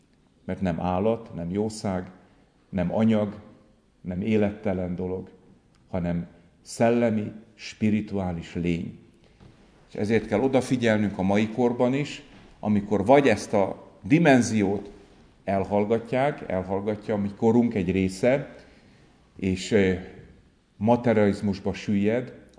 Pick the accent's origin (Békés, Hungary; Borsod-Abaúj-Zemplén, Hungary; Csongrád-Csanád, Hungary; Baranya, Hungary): Békés, Hungary; Békéscsaba; Békés Csabán Születtem ott, kereszteltek, konfirmáltam